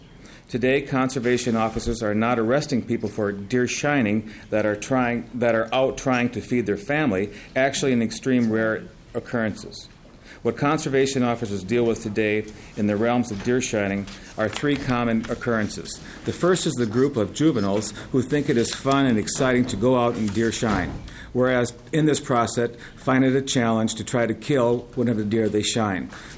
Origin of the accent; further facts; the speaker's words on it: Rochester, Minnesota, United States; from Rochester, member of the Blufflands